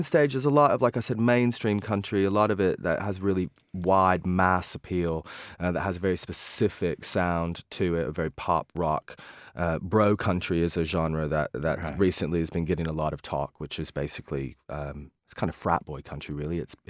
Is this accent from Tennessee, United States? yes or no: yes; Bristol, Tennessee, United States; I am from Bristol, Tennessee.